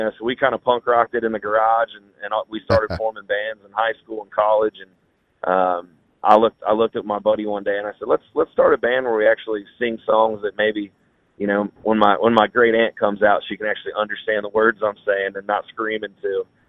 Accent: Midwest, United States; You know, growing up in the Midwest, it's kind of it's a melting pot

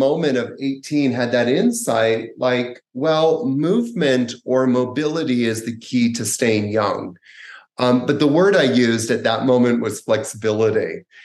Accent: Canada; when I was about 18, growing up in Canada

